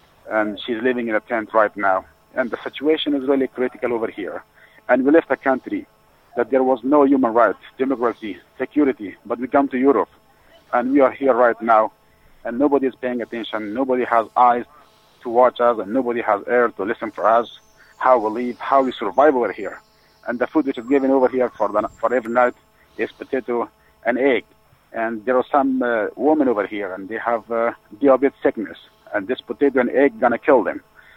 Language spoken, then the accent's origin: English; Afghanistan; English is a second language; moved away as an adult; I left Afghanistan. And I come from Afghanistan to Pakistan, Iran, Turkey, and then I crossed the sea by sea, and I arrived to Lesbos Island in 18 February of 2016. And for the last 3-4 months, I'm here in Greece